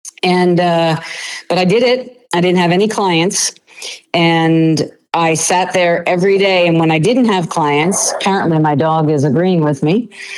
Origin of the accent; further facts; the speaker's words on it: Garden City, New York, United States; I grew up in New York, right down from a train station. I spent a lot of time in the city, Garden City, New York, Long Island.